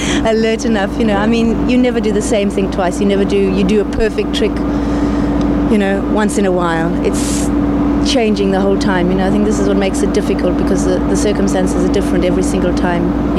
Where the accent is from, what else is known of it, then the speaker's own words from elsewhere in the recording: South Africa; Well, I'm from South Africa, and there was a type of circus school.